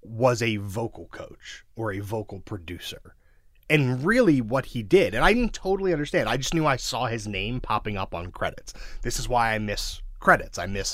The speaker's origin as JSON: {"language": "English", "town": "Brooklyn", "region": "New York", "country": "United States", "tie": "born or raised there", "said": "I grew up in Sheepshead Bay, which is outer Brooklyn, like"}